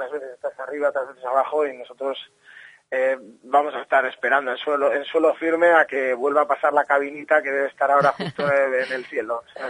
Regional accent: Bilbao, Basque Country, Spain; En Bilbao … éramos amigos antes de formar el grupo.

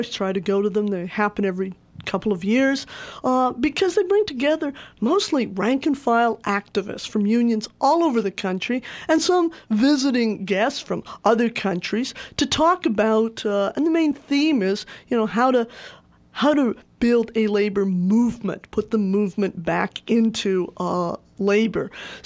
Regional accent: Canada; now in United States; As you may know, I'm originally from Canada

